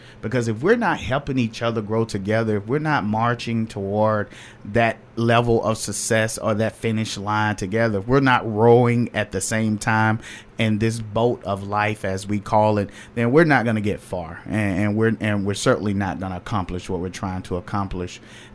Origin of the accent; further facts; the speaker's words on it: Macon, Georgia, United States; and you know, I'm from the Macon area.